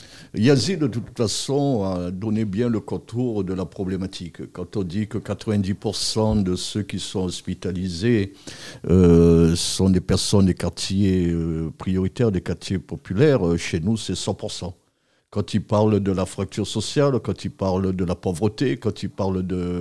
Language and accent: French; Guadeloupe; Chez nous, en Guadeloupe, c'est plutôt les mouvements d'extrême gauche